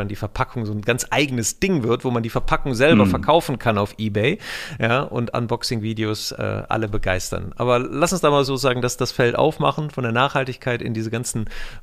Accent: North Rhine-Westphalia, Germany; ich komme ja hier aus dem Bergischen Land

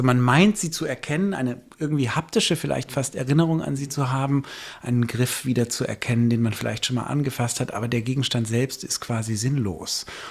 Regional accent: Berlin, Germany; Und als Berliner müssen wir vielleicht die Zuhörerinnen dieses Podcasts auch nochmal kurz daran erinnern

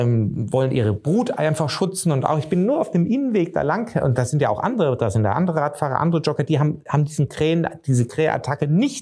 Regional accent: Bavaria, Germany; now in Niederbayern, Germany; ich bin doch nur hier aus Oberfranken nach Niederbayern gekommen.

